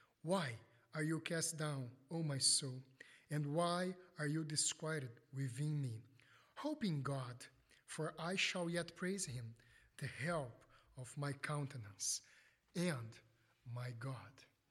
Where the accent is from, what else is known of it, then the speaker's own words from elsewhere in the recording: Brazil; English is a second language; I come from Brazil, so we never have snow there.